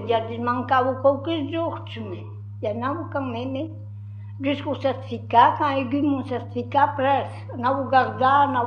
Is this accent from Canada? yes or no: no; La Drèche, Occitanie, France; je suis de la Drèche, habite où la Drèche, un joli pays, bien souri